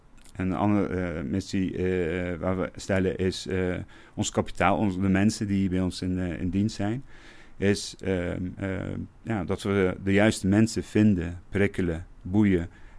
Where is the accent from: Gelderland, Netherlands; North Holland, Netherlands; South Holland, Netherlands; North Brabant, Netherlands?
Gelderland, Netherlands; Arnhem; Nou, ik ben zelf opgegroeid in Arnhem, in Malburgen-West. En dat was toch een wijk met sociaal-economische uitdagingen, om maar zo te zeggen.